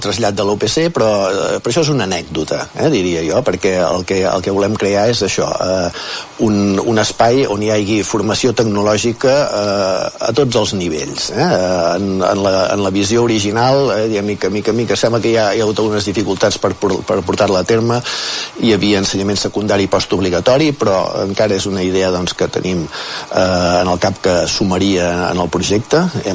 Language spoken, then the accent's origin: Catalan; Manresa, Catalonia, Spain; Soc Manresà, sí, soc nascut a Manresa.